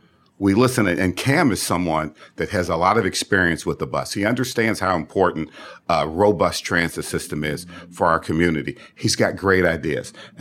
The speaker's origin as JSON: {"language": "English", "town": "Cincinnati", "region": "Ohio", "country": "United States", "tie": "born or raised there", "said": "I was born and raised in Cincinnati. I raised my family here."}